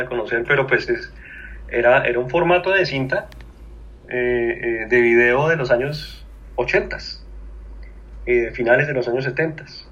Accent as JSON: {"language": "Spanish", "region": "Bogotá", "country": "Colombia", "tie": "born or raised there", "said": "Yo soy bogotano. Bogotano muy rolo, pero tengo una familia muy mezclada. Los orígenes de mi familia son de Bucaramanga, toda mi familia paterna, y mi familia materna son pues por el lado de la costa"}